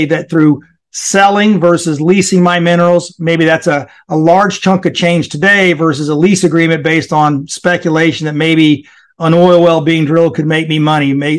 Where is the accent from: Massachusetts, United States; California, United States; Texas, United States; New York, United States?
Texas, United States; Corpus Christi; also born or lived in Rio Grande Valley; So my background is I'm almost 60 years old. I grew up in Corpus Christi, Texas, and ended up living in the Rio Grande Valley all during high school. So I was right in the middle of farming country.